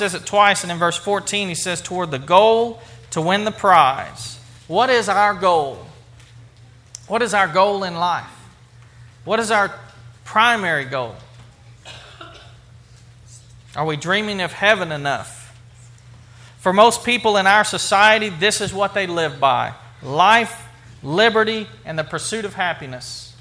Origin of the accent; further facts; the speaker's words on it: United States; I'm an American.